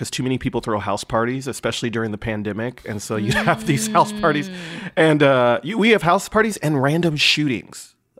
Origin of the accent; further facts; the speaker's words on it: Detroit, Michigan, United States; even growing up in Detroit, I would spend summers at the campground with my grandfather